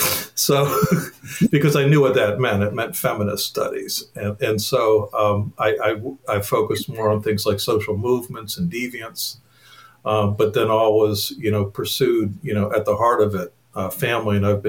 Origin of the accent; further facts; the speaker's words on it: Maryland, United States; also born or lived in overseas; We were overseas for part of my childhood, but I grew up first in PG County and then in Montgomery County, Maryland. Large family.